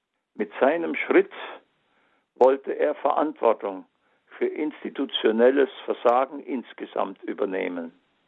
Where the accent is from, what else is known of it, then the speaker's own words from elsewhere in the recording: Munich, Bavaria, Germany; Ich musste erleben als Kind die Bomben auf meine Geburtsstadt München